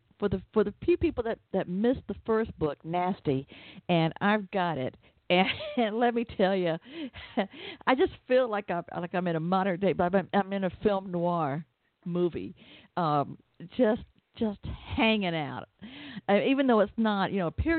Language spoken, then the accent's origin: English; the South, United States; accent: Southern; Southern accent.